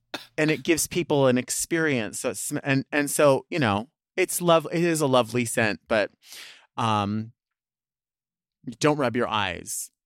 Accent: Long Beach, California, United States; born or raised there

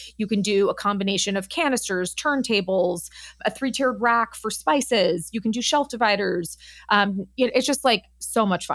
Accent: Los Angeles, California, United States; I grew up in Los Angeles. I don't like them.

